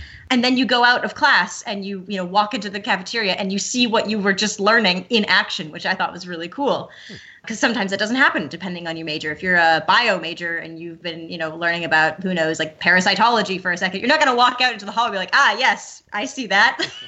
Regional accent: Richmond Hill, Ontario, Canada; So I was born and raised in the Greater Toronto Area. It's in a little town a little bit north. It's not that little. A little north of Toronto itself called Richmond Hill.

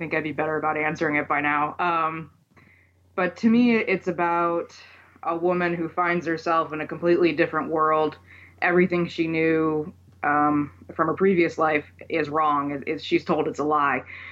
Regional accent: Maine, United States; moved away as an adult; now in Missouri, United States; I am originally from Maine. I have moved to Southwest Missouri recently, and I've been trying to get used to the change in climate down here.

